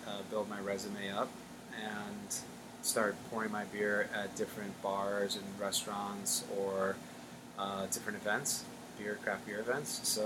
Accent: New York, United States; Yeah, so growing up in New York, we drank a lot of 40s.

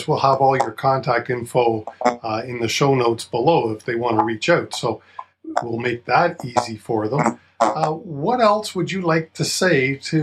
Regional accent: Canada; I think being Canadian and helping Canadians is a Canadian thing to do.

